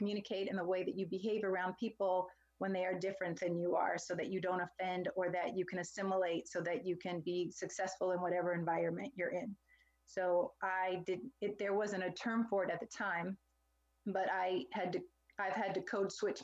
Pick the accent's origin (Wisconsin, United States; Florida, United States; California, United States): California, United States; Clovis; Well, I am originally from Clovis, California, which is a very small rural community in California. It's down in the valley. It's near Fresno, California.